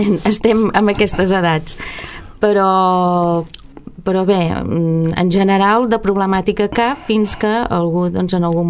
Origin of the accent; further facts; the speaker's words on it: Vilanova i la Geltrú, Catalonia, Spain; i després a Vilanova, que és on torno a viure, d'on soc.